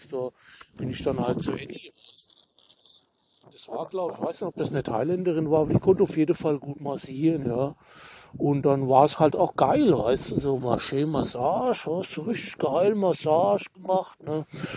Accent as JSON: {"language": "German", "region": "North Rhine-Westphalia", "country": "Germany", "said": "Ich komme ja aus dem Ruhrgebiet."}